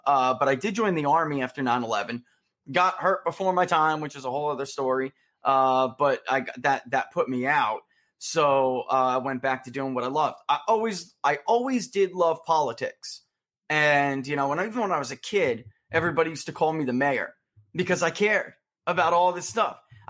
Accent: New York City, New York, United States; born there; But yeah, I was born in New York. I live in, you know, I'm a Southerner now, but I was born in New York.

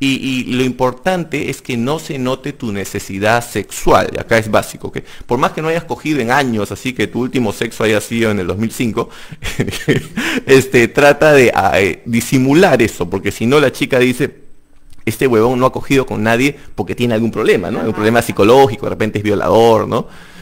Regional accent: Peru; No, no, yo soy de acá, de Perú. Soy como la papa peruana acá.

